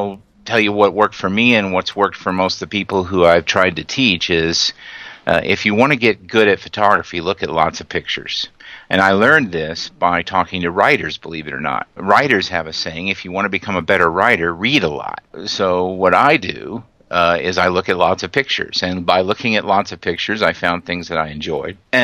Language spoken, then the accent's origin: English; Indianapolis, Indiana, United States; I grew up in Indianapolis, Indiana.